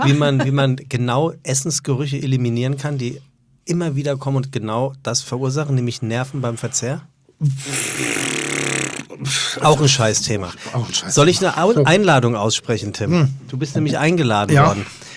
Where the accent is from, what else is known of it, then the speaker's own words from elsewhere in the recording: Frankfurt, Hesse, Germany; Also als Frankfurter ist Eier im Glas, kennt der Frankfurter.